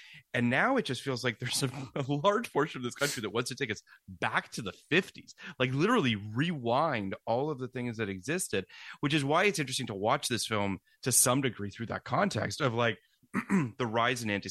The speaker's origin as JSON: {"language": "English", "town": "Toronto", "region": "Ontario", "country": "Canada", "tie": "born or raised there", "said": "I grew up in Toronto, Michael."}